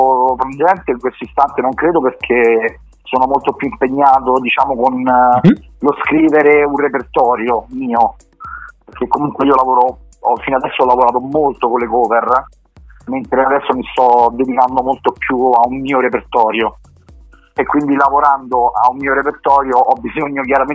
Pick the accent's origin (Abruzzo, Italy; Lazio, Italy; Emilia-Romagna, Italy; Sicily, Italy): Lazio, Italy; San Felice Circeo; qui al mio paese, a San Felice Circeo